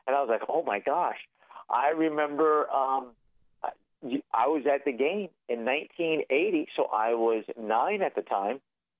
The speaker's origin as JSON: {"language": "English", "town": "Fort Lauderdale", "region": "Florida", "country": "United States", "tie": "born or raised there", "said": "And it's so weird because I grew up in Fort Lauderdale going to see the Dodgers."}